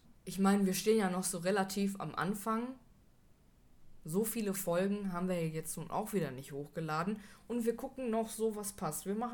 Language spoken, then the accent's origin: German; Bottrop, North Rhine-Westphalia, Germany; Ich komme aus Bottrop, aus einem Kaff. Da fährt nicht mal eine Straßenbahn irgendwie rum.